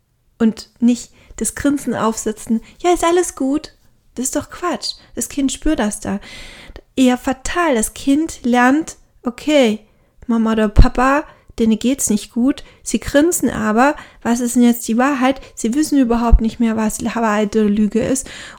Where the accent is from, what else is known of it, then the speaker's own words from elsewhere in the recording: Baden-Württemberg, Germany; Jetzt komme ich aus dem Schwabenland.